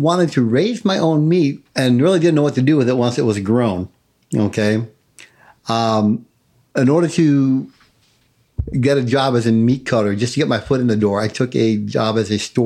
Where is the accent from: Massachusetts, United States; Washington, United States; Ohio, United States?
Massachusetts, United States; And once he found out I was from Mass, man, we were like best buds.